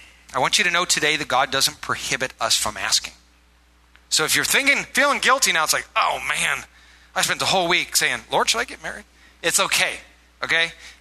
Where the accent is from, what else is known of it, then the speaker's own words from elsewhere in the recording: Iowa, United States; I grew up in Iowa, and I worked for this farmer